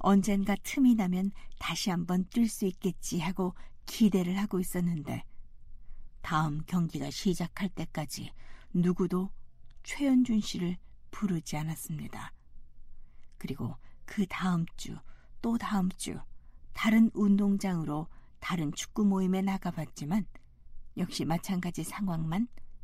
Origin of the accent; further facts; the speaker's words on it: North Korea; 나 북한에서 온 탈북자라고 인사를 했습니다.